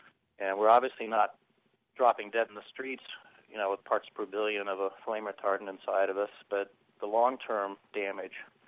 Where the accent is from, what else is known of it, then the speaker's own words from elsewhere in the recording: Kansas City, Missouri, United States; I'm 51 years old, when I was a kid growing up outside of Kansas City in the Midwest, the air and the water were basically toxic